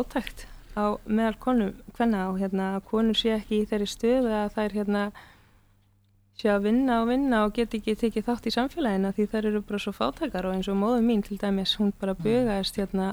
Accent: Reykjavík, Capital Region, Iceland; þegar fólk spyr hvaðan ertu og maður segir bara já þú veist breiðolti ég hérna íslensk og þá fólk ekki alveg sammála manni sko því maður með svona dökkt litarhaft.

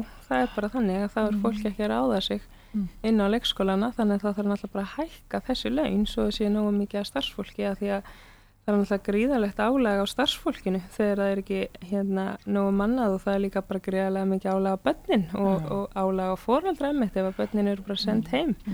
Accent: Reykjavík, Capital Region, Iceland; þegar fólk spyr hvaðan ertu og maður segir bara já þú veist breiðolti ég hérna íslensk og þá fólk ekki alveg sammála manni sko því maður með svona dökkt litarhaft.

